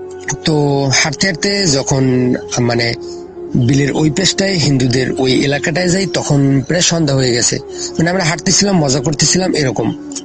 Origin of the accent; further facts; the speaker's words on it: Patharghata, Barisal Division, Bangladesh; আমার বাড়ি বরগুনা জেলার পাথরঘাটা থানায়।